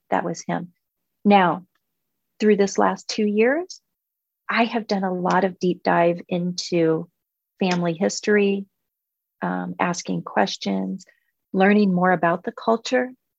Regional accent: United States; But I'm an American girl, and I love Sunday football, and I love, I love Disneyland, and I love reality TV, and I love American culture.

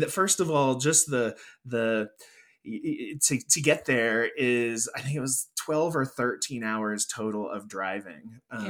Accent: United States; it's also complicated to travel there, at least as an American, because our money goes so far there.

